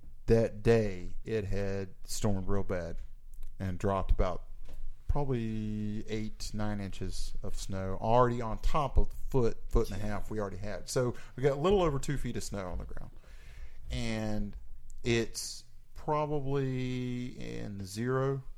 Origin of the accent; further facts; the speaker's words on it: Myrtle Beach, South Carolina, United States; And I'm from Myrtle Beach, where humidity is something we live with just 365 days out of the year.